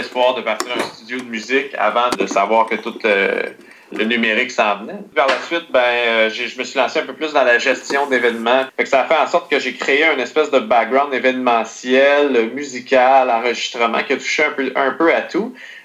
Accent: Quebec, Canada; On est trois musiciens de la région d'Outaouais.

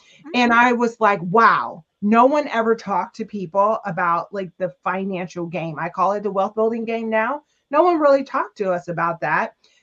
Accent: Harrisburg, Pennsylvania, United States; So I'm actually from Harrisburg, Pennsylvania. I'm one of eight girls.

